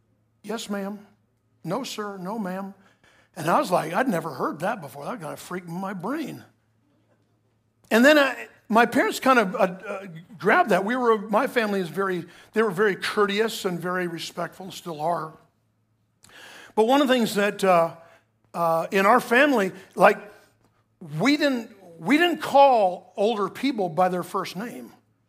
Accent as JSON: {"language": "English", "region": "New Jersey", "country": "United States", "tie": "born there", "moved": "yes", "said": "I was born in New Jersey, one of the most disrespected states and highest tax states in the nation. And my family got we were delivered from New Jersey. I still have family up there."}